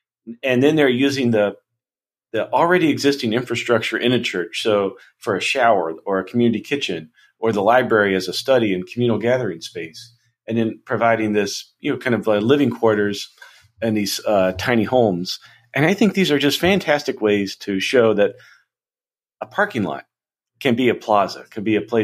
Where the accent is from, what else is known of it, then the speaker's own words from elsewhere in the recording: West Virginia, United States; You know, when I was back home, I'm from West Virginia, and just for the heck of it, my mom lives in a small town